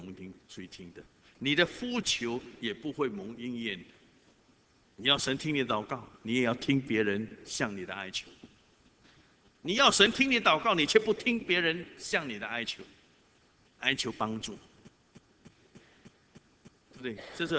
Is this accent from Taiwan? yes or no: no; Singapore; 我们要周济穷人，因为我们新加坡人已经失去了那种概念，去帮助人，尤其是需要的人、穷乏人。